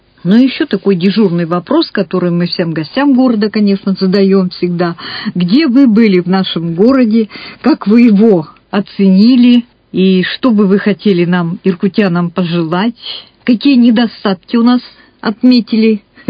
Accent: Irkutsk, Irkutsk Oblast, Russia; ну и мы, иркутяне тоже. Ну, в общем, мы сибиряки

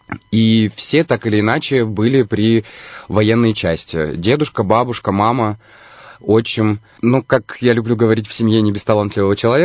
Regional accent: Irkutsk, Irkutsk Oblast, Russia; так как я родился и вырос в Иркутске, вот всю свою жизнь, уже почти 32 года, я здесь и на родной земле.

